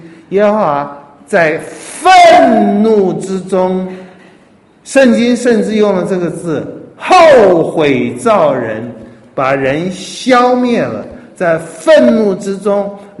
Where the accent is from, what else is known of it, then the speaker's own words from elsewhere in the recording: Taiwan; 不管是吃喝拉撒，像我们台湾话讲的那样子